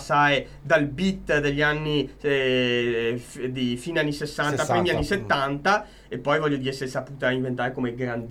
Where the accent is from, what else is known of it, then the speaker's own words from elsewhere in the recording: Mestre, Veneto, Italy; sono di terraferma, sono di Mestre